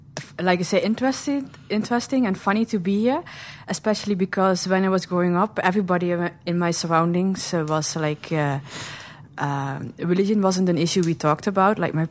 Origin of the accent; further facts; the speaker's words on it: Netherlands; English is a second language; It's very different from where I come from the Netherlands.